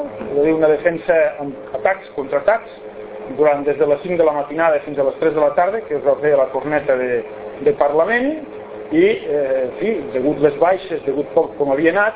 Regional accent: Catalonia, Spain; si hi ha algú que té drets històrics en aquest estat som els catalans, no?

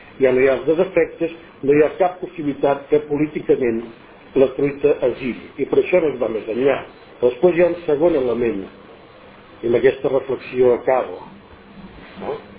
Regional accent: Rocafort de Queralt, Catalonia, Spain; jo soc de Rocafort de Queralt. Rocafort de Queralt hi havia 50 ports, o sigui uns 250 habitants, que eren els que són avui en dia.

